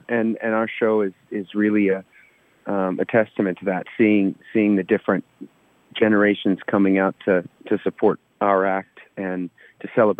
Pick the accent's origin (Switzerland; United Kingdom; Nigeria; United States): United Kingdom; Liverpool, North West England; when you're not across the pond being a Scouser, you know.